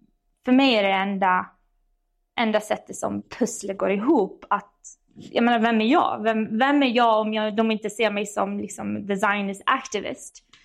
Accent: Sweden; moved away as an adult; hur jag växte upp i Sverige

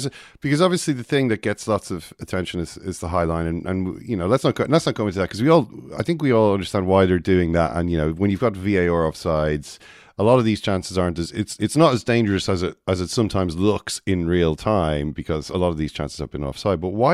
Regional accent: Ireland; don't forget here, as Steve Sullivan said, we're all Irish, so maybe we're not qualified to comment on that.

